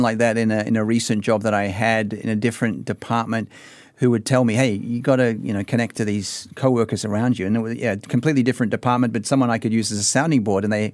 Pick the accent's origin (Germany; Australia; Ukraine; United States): Australia; Sydney, New South Wales; my hometown of Sydney, Australia.